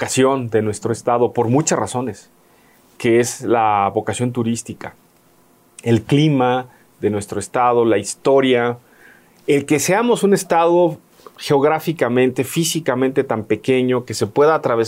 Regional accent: Morelos, Mexico; Ah, pues yo soy de Morelos

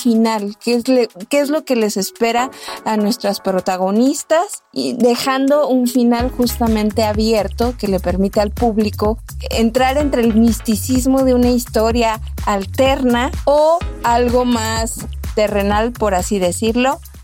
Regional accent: Mexico; aquí hay algo que como mexicanos y mexicanas nos podremos sentir identificados

